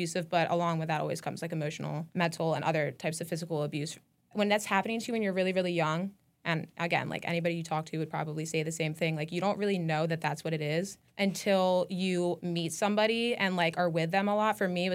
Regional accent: Daniel Boone, Pennsylvania, United States; So kind of in that general area, like farm town. It's called Daniel Boone.

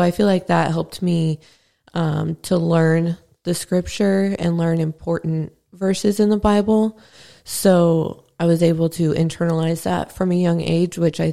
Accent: Effingham, Illinois, United States; also born or lived in Carbondale; So I was born in Carbondale in 94. So I'm a hippie at heart. And we moved back here when I was like 3 and a half. So I've grown up in Effingham for as long as I can remember.

